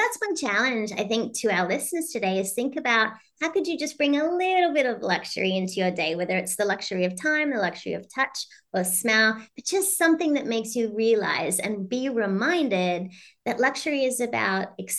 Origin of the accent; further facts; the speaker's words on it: Australia; I'm Australian, for goodness sake.